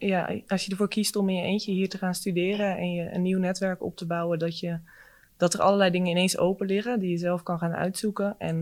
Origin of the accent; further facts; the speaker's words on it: Groningen, Netherlands; moved away as an adult; ik kom uit Groningen oorspronkelijk, van een boerderij in Noordwest-Groningen helemaal. En daar opgegroeid, het VWO gedaan en toen naar Amsterdam vertrokken voor mijn studie. En daar woon ik nu alweer 5 jaar met heel veel plezier in de stad.